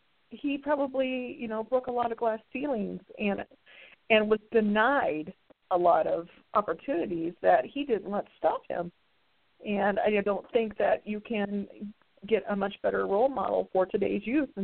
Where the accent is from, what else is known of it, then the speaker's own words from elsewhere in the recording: Iowa, United States; Plus, I'm from Iowa, and George Washington Carver, I'm sure you're familiar with him, correct?